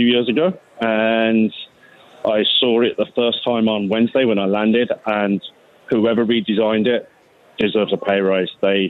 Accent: Birmingham, West Midlands, United Kingdom; now in Las Vegas, United States; Birmingham, England.

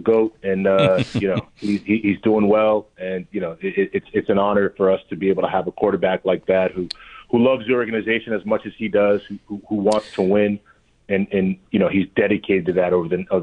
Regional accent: Florida, United States; You know, I grew up in South Florida, so, you know, I went through what people go through supporting the Dolphins for time.

